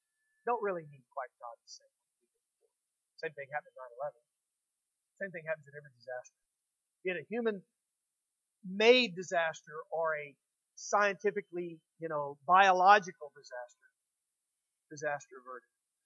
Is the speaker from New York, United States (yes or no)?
no; Aransas Pass, Texas, United States; I was born on the Gulf Coast of Texas in a town called Corpus Christi. And right outside of Corpus was kind of a little semi-suburb town called Aransas Pass, and that was my hometown.